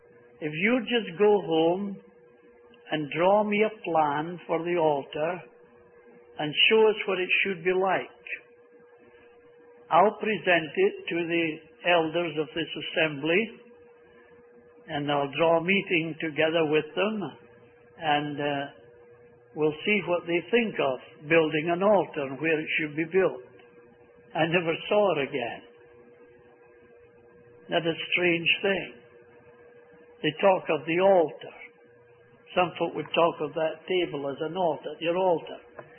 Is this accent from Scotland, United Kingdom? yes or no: yes; Scotland, United Kingdom; I was just a plain uneducated Scotsman, I didn't know their English customs.